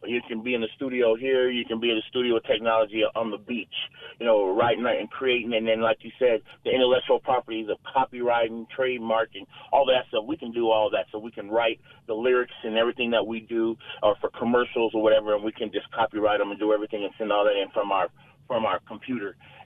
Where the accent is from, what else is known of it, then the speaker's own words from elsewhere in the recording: Georgia, United States; also born or lived in Florida; No, I actually grew up in Georgia. I was born in Florida, but I grew up in Georgia.